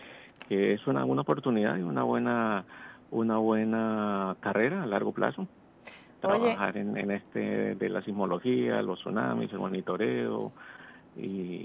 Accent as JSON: {"language": "Spanish", "country": "Colombia", "said": "Ya vengo de Colombia."}